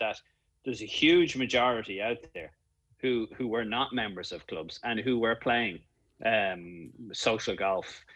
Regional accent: Newlands, South Africa; In Newlands. I grew up in Newlands, playing.

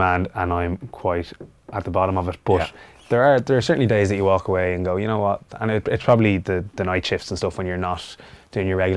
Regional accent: Dublin, Leinster, Ireland; growing up in Dublin and being an active kid and picking up bangs and bruises and then going to school in Belvedere.

